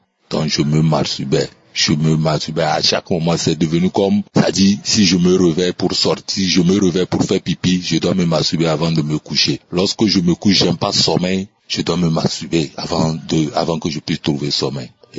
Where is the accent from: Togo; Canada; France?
Togo; now in Accra, Ghana; je suis Togolais et je réside à Accra, une ville du Togo.